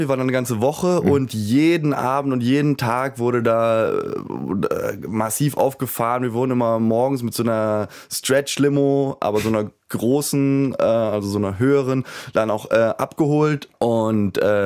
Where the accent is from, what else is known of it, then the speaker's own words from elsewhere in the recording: Berlin, Germany; born there; ich bin ja gebürtiger Berliner